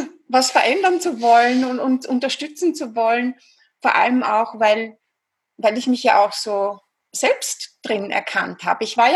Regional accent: Vienna, Austria; accent: Viennese; wie du schon sagtest, ich komme aus Österreich, aus Wien. Ich glaube, man hört es auch ganz gut raus, ein bisschen an der Stimmfärbung, an der typisch österreichisch-wienerischen.

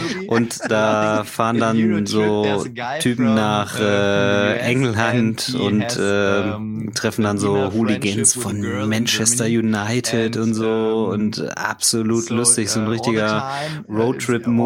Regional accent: Spain; now in Germany; über ein Kartenspiel gesprochen, was ich in meiner Jugend in Spanien mal gespielt habe

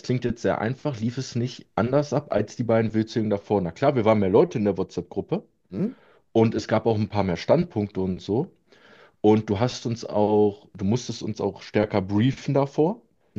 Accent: Lower Saxony, Germany; ich komme ja aus Südniedersachsen und das war ein bisschen weiter weg

